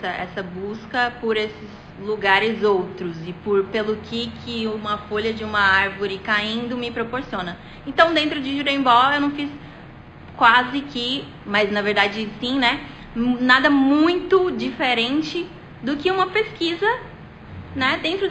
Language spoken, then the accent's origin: Portuguese; Brazil; eu não sou campo-formosense, né? Não sou baiana, inclusive, mas tenho toda uma trajetória e entro com respeito nesse lugar que não é meu, mas é também, porque sou brasileira